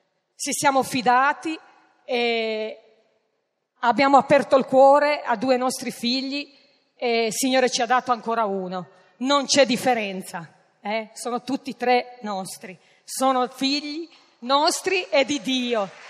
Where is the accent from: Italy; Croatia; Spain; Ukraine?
Croatia; vengo dalla Croazia